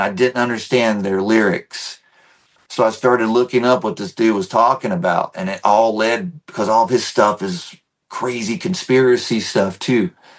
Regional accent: North Carolina, United States; You know, I'm from North Carolina, where there was a church on every corner.

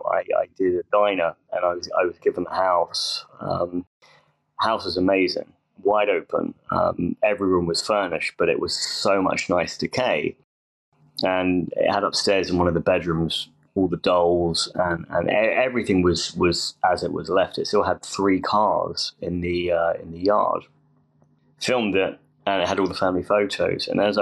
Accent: England, United Kingdom; it helps because I'm from England

